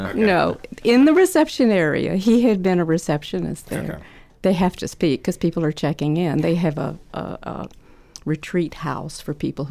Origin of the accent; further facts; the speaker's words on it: Deep South, United States; also born or lived in Mississippi / Alabama / Tennessee; Born there, but grew up in the South, the deep South. Mississippi, Alabama, Tennessee.